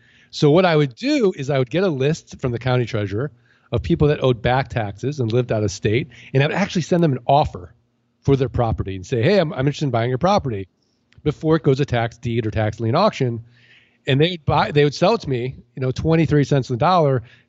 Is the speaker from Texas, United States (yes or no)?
no; St. Louis, Missouri, United States; now in Arizona, United States; I go to another auction in Arizona where I'm from. And I start – or I'm living. I'm from St. Louis.